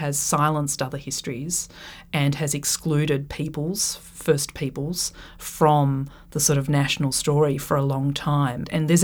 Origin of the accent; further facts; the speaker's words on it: Australia; I find that incredibly, I suppose, challenging as an Australian historian